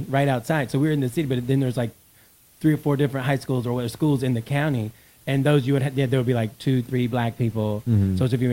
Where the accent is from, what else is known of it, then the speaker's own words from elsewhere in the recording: North Carolina, United States; Technically, I'm from North Carolina, people.